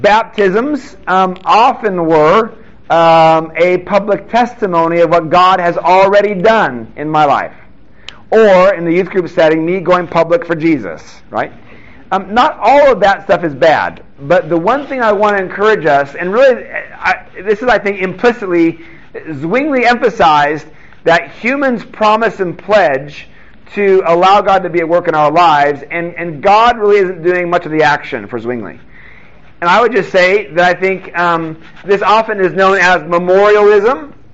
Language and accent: English; Seattle, Washington, United States; typically a Lord's Supper was growing up to me, and I grew up again in Seattle, that it was a very serious occasion.